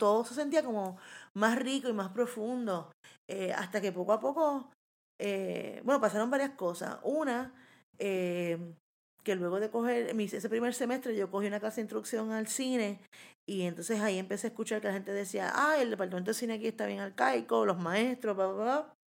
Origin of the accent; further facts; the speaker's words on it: Puerto Rico; no solamente como puertorriqueña, sino como afrodescendiente.